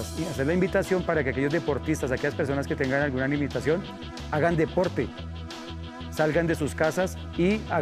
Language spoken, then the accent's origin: Spanish; Soacha, Cundinamarca, Colombia; soy del municipio de Soacha